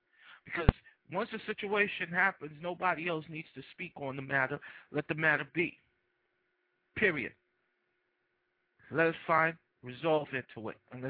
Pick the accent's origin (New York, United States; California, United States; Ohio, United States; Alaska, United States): California, United States; Then in California, yay. My hometown, Inland Empire, salute.